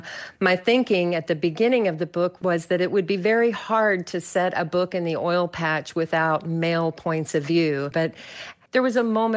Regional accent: Odessa, Texas, United States; Yes, I grew up in Odessa. I was born and raised there, so these characters were very familiar to me.

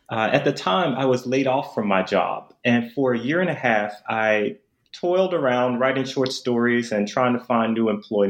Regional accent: Memphis, Tennessee, United States; So I'm actually from Memphis, and I spent a lot of time in Mississippi

